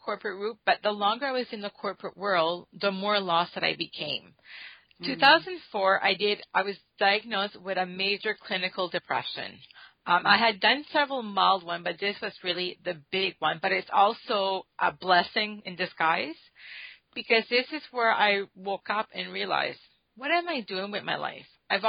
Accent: New Brunswick, Canada; So for me, I grew up, so I'm from Canada. So I grew up on the East Coast in a province called New Brunswick.

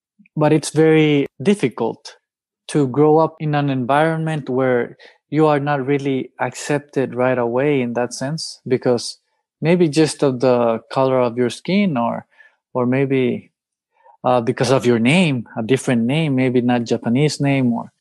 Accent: El Salvador; I think that's one of the funny, serious things you could face growing up in El Salvador, in Latin American culture.

